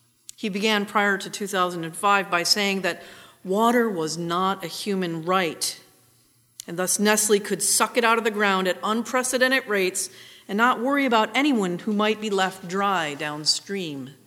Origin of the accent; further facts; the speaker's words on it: Northeast, United States; These are a few things that stick with me about growing up in the Northeast.